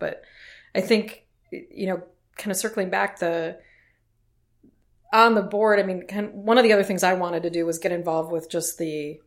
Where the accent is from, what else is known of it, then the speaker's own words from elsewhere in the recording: United States; It's realizing that even though I'm an American and you're from, you know, Germany or Switzerland or the UK, that we're all here on the same planet.